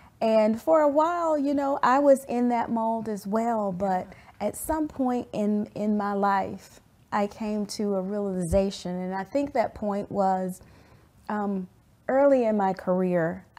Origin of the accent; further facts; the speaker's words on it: Alabama, United States; I grew up in Alabama and always trying to, you know, be the best, do more, fit in.